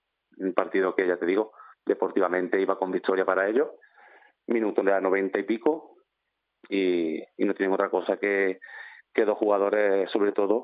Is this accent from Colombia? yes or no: no; Puente Genil, Andalusia, Spain; Es cierto que yo soy de Puente Genil, he jugado y entrenado por la parte de Córdoba